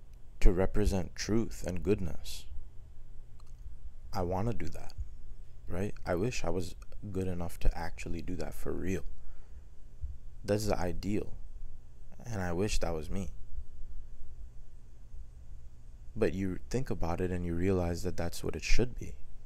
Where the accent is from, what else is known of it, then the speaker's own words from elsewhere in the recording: United States; I'm from America, right? So I represent the American flag.